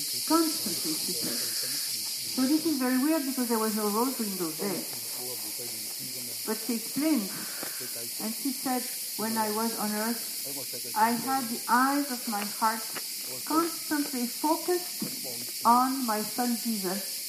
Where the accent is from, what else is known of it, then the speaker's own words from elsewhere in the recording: Dublin, Leinster, Ireland; I'm from Dublin.